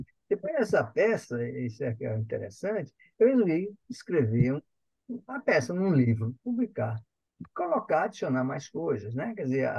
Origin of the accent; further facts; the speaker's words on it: Fortaleza, Ceará, Brazil; Eu sou fortalezense, de Fortaleza, tô cearado. Sou fortalezense, né? É, cearense de pai, mãe, bisavô, avô, tudo. Tem nada fora do estado do Ceará.